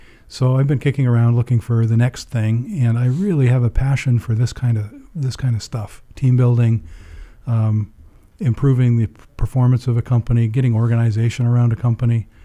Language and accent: English; Canada; moved away as an adult; I came here from Canada 23 years ago for 2 years.